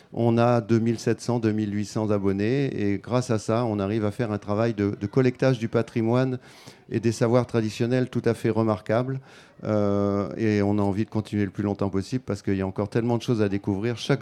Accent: Occitanie, France; Je viens des Pyrénées centrales.

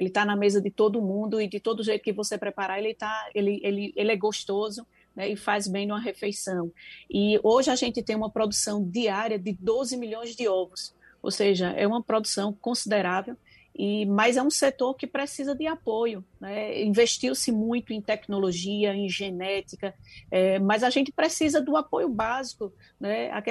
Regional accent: Pernambuco, Brazil; Sou do Agreste, né, um Agreste onde produz no deserto, né, eu digo que eu sou de uma região que produz no deserto

